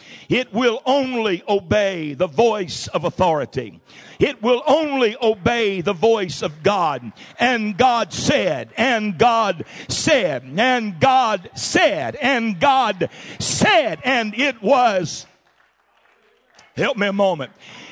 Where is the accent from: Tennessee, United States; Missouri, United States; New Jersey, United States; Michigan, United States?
Missouri, United States; now in Springfield, United States; Now, I'm from the Boot Hill originally, and we got rich and wealthy and moved to Springfield.